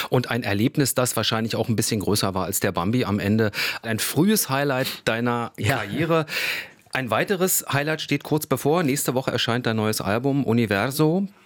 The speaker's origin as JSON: {"language": "German", "region": "East Germany", "country": "Germany", "tie": "born or raised there", "said": "Ich bin in der DDR groß geworden. Mhm. Wir haben Russisch gelernt."}